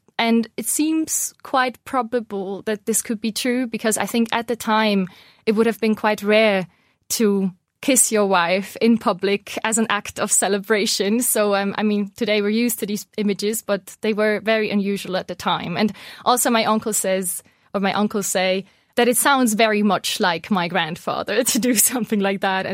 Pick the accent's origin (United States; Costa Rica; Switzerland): Switzerland; Me personally, I'm half Swiss. I grew up in Switzerland, but I'm also half Czech. My mother was born in the Czech Republic in the exact year of the Helsinki Summer Games, so in 1952.